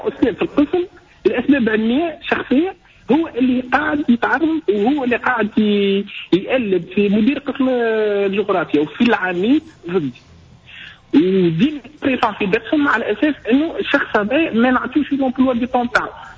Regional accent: Sousse, Sousse Governorate, Tunisia; وأني من سوسة

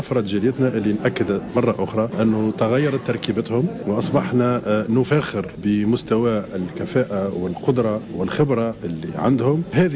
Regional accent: Tunisia; احنا بالنسبة لنا كتونسيين في الخارج

